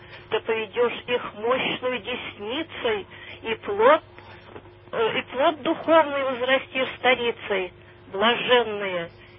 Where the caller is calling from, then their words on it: Moscow, Russia; Я из Москвы